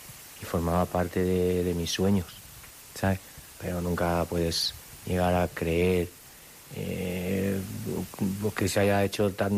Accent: Valencia, Valencian Community, Spain; Era la última corrida, pues yo quería que fuera en mi tierra, donde tomé la alternativa, donde nací

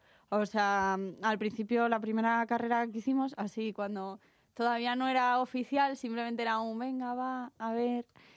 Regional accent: Burgos, Castile and León, Spain; also born or lived in Australia; now in Madrid, Spain; yo nací en Australia, pero nada, desde muy chiquitita, con un año y medio así, empecé a vivir en Burgos y ahí he crecido

